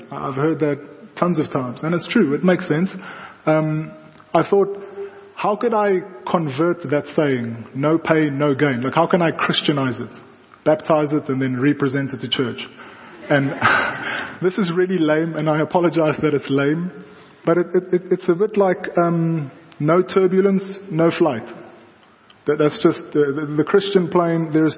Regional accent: South Africa; accent: Afrikaans; first language Afrikaans; English is a second language; And so I'm Afrikaans, and I can speak Afrikaans very well, and after like 5 minutes, my Afrikaans accent comes back as well. So the first 5 minutes, I have this English accent.

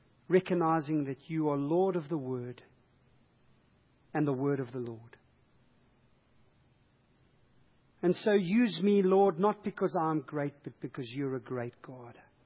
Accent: South Africa; church and I had to tell them what passage I was reading from three times because they didn't understand my accent. I went to a shop and they wouldn't serve me coffee because they realized I was South African.

